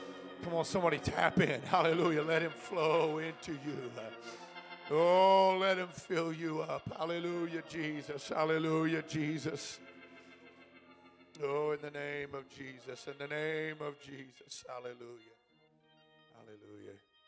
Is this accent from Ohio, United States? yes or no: no; North Dakota, United States; I grew up in North Dakota where we had peas just with water.